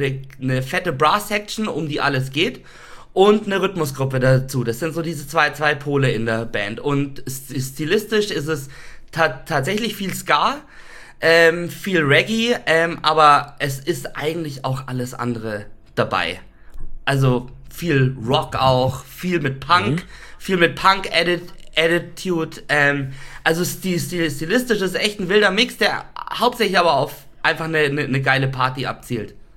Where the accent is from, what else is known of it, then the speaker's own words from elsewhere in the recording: Dachau, Bavaria, Germany; in Dachau, in meiner Heimatstadt, in so einem großen Festzelt.